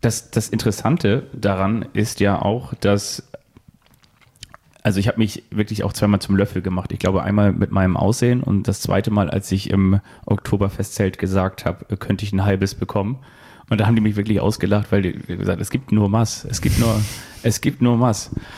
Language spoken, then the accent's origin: German; Northern Germany, Germany; Auch wenn man natürlich so als Norddeutscher immer so ein bisschen so aussieht